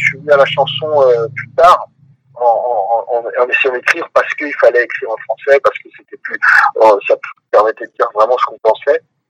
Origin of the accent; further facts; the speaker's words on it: France; parce que je suis français